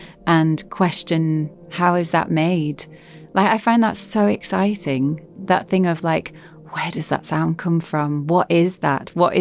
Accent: Northern Ireland, United Kingdom; When I grew up in Northern Ireland, on like even like on my sixth birthday, I remember bombs going off in Belfast.

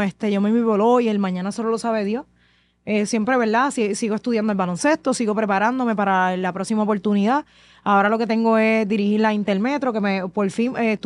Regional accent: Ponce, Puerto Rico; se ha dado súper bien en mi pueblo Ponce

